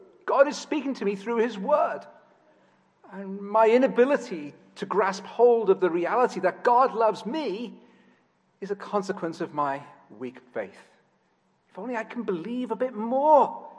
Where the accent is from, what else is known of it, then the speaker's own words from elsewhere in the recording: Liverpool, North West England, United Kingdom; accent: English; John was telling me earlier on that I'm losing my accent, which troubles me enormously, so I'm going to try even harder to speak with my English accent. But in Liverpool, it's a very distinctive accent.